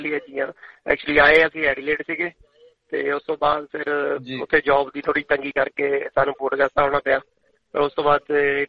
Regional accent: Ludhiana, Punjab, India; now in Australia; ਮੈਂ ਲੁਧਿਆਣੇ ਤੋਂ ਵੀ ਜੀ ਖਾਸ ਲੁਧਿਆਣੇ ਸ਼ਹਿਰ ਤੋਂ

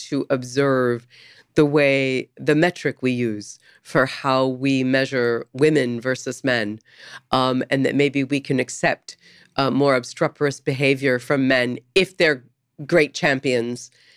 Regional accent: San Diego, California, United States; I grew up in San Diego, so I was in the water a lot.

